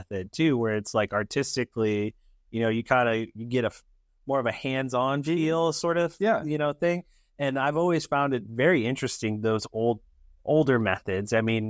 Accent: Arizona, United States; now in Phoenix, United States; I grew up on the Indian Reservation up north, mm-hmm. in the northeast corner. And so coming down here to Phoenix and going to college at ASU, it was a learning experience.

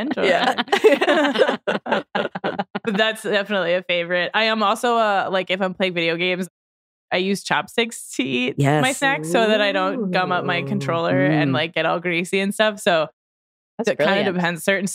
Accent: New Hampshire, United States; now in Los Angeles, United States; And I grew up in New Hampshire, so that shit's brutal.

